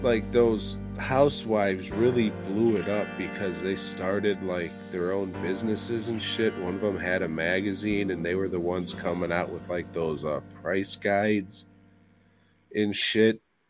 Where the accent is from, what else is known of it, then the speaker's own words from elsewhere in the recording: Illinois, United States; like 30 minutes from where I grew up in Illinois. Like, I didn't even know all this shit started in the Chicagoland area.